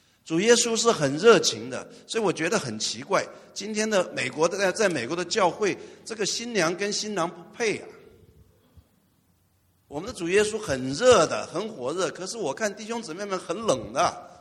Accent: China; 我觉得我们中国人啊，全世界的中国人都需要一个革命

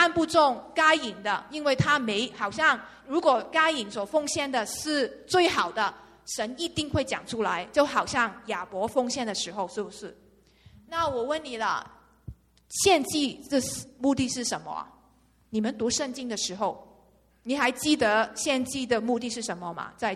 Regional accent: China; 所以那我们中国人很喜欢吃肥猪肉

